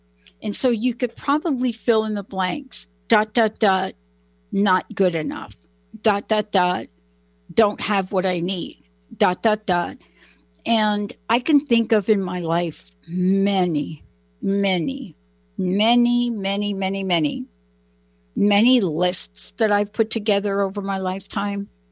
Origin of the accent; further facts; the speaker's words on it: New York, United States; I mean, I'm from New York.